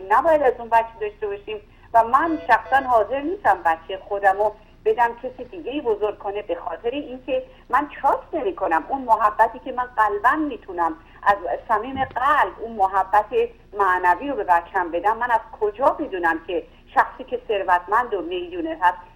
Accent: Iran; now in United States; من ایرانی هستم، از ایران اومدم آمریکا زندگی میکنم.

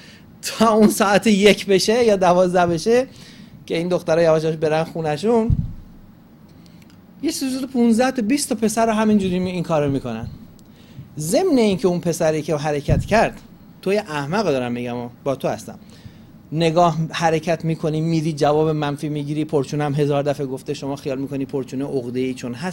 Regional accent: Gilan, Iran; گیلکیش میشه لل، نمیدونم فارسیش میشه چی، من چون گیلکم

